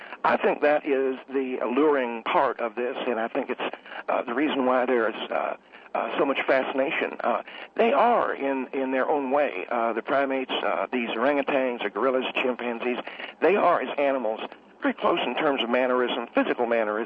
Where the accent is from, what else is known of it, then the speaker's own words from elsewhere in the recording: Scottsdale, Arizona, United States; I can remember going into my very first dentist when I was a little boy growing up in Scottsdale, Arizona.